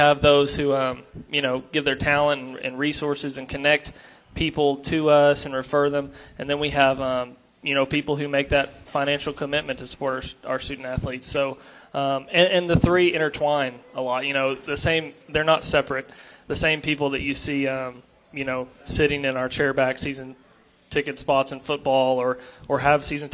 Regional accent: Texas, United States; Well, I'm from East Texas too, so knowing Commerce and Greenville and Sulphur Springs and the area also helps.

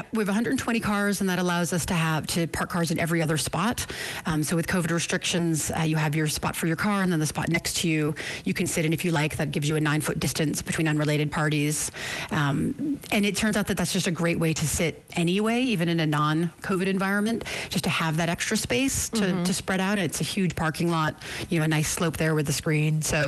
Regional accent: New York, United States; And it's a story set in the Dominican neighborhood of Washington Heights, New York, my hometown.

